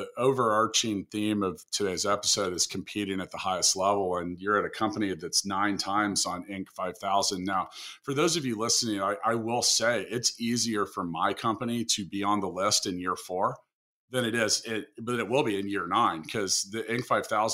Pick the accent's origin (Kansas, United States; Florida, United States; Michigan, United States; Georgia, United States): Kansas, United States; Overland Park; Straight out of my hometown of Kansas City, more specifically Overland Park, Kansas.